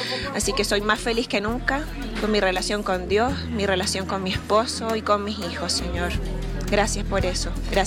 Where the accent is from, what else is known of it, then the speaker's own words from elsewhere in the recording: Chile; soy chilena, tengo 35 años.